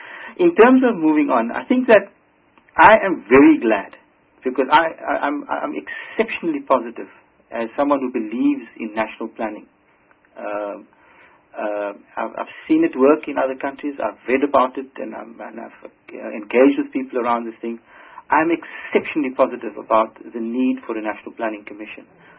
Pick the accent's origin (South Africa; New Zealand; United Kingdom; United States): South Africa; as a South African, I feel almost relieved that we're going back to basics and re-looking at national planning, re-looking at urbanization, re-looking at migration and so forth